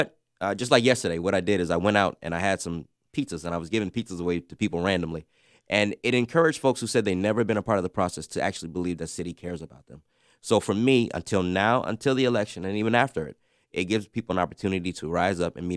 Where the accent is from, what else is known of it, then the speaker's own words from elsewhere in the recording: Warren, Ohio, United States; also born or lived in Atlanta / Miami; I am pastor of Faith Christian Community Church, originally I was born and raised in Warren, Ohio, and then I moved to Atlanta, which I'd have my education, my background.